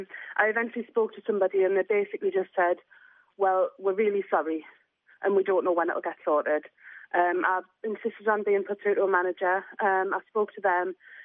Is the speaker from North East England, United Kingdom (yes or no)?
yes; Washington, North East England, United Kingdom; I'm from Washington.